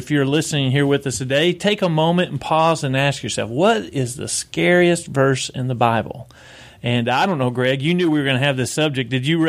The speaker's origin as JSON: {"language": "English", "town": "Versailles", "country": "United States", "tie": "born or raised there", "said": "I think last time I shared, this is home for me. I grew up here in Versailles"}